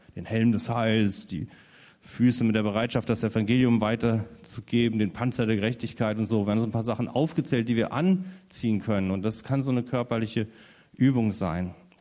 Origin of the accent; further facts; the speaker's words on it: Hesse, Germany; Ich komme ja aus Hessen